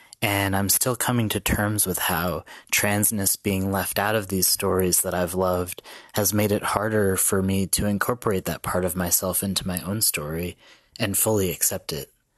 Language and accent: English; California, United States; I'm from California, and I'm a trans man.